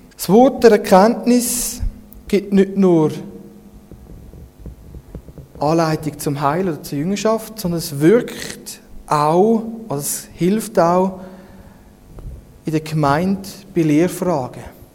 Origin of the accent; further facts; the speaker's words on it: Switzerland; Als Schweizer ist man da fast ein bisschen befremdet.